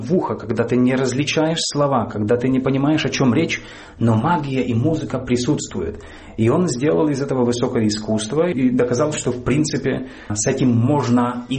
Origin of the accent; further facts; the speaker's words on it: Zakarpattia Oblast, Ukraine; Я из Закарпатья, но когда я читаю его стихи, мне кажется, что там нету содержания.